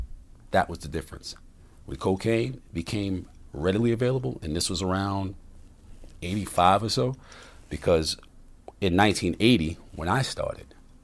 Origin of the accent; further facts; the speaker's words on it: Harlem, New York, United States; because of where I was being raised. I'm from Harlem.